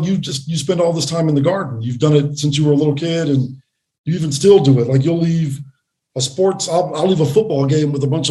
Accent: Los Angeles, California, United States; I did. I grew up in the Crenshaw District. I was born in an area called Leimert Park in 1968.

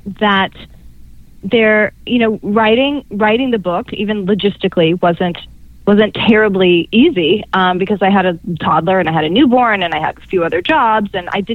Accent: Atlanta, Georgia, United States; I grew up in Atlanta, Georgia, and growing up, I always went to this amazing repertory theater called the Alliance Theater.

